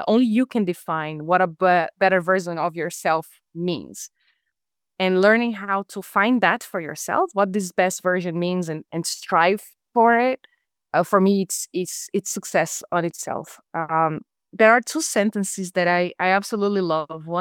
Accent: Brazil; moved away as an adult; now in France; So I am Brazilian. I was born in Brazil and I spent most of my life there and certainly my best years in terms of infancy and adolescence. And it's been 7 years that I now live in France.

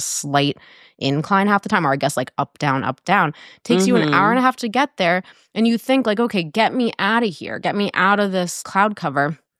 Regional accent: New Jersey, United States; moved away as an adult; also born or lived in Middletown, Connecticut / New York; now in Portland, United States; So I moved from Middletown, Connecticut, where I went to college. I'm from mm-hmm. New Jersey. And then I went to New York. And then I lived in New York for 5 years-ish, 5 and a half. And then I moved to Portland, Oregon

